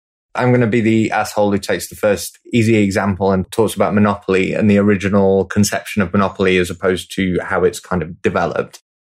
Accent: Leeds, Yorkshire and the Humber, United Kingdom; from Leeds in the UK.

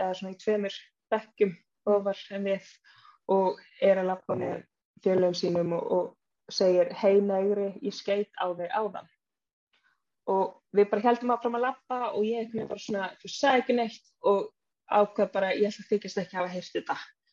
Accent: Reykjavik, Capital Region, Iceland; hvaðan ertu og maður svona úr Breiðholti, bara nei hvaðan ertu í alvörinni

